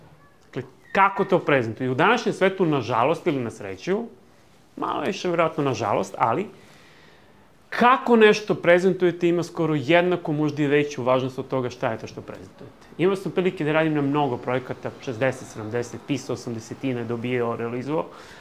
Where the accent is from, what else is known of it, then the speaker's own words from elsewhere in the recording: Niš, Nišava District, Serbia; born there; Ja sam rođen u Nišu, završio sam gimnaziju Svetozar Marković